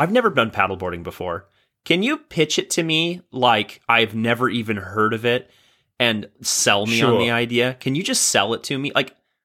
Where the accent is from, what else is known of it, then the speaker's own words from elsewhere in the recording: Oregon, United States; So I grew up on the Oregon coast, and the water there is like 55 degrees year round.